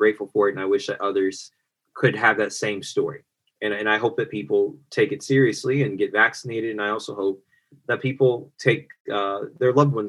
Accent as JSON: {"language": "English", "region": "Kansas", "country": "United States", "tie": "born or raised there", "said": "I don't know if the great and powerful was a reference to my time in me growing up in Kansas"}